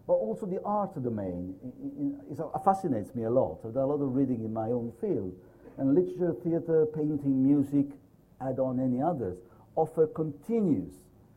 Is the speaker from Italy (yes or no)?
yes; Naples, Campania, Italy; English is a second language; I come from Naples originally. This is a Mediterranean country.